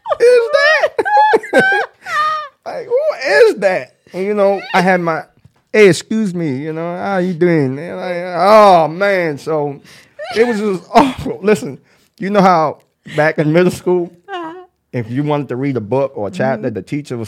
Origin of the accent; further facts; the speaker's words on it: Nigeria; When we came from Nigeria, right, everything here, was considered the shit to us.